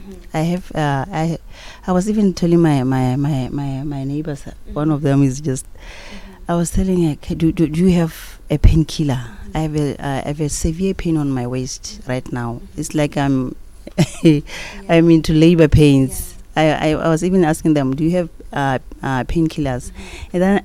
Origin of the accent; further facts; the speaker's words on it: Botswana; I'm from Botswana.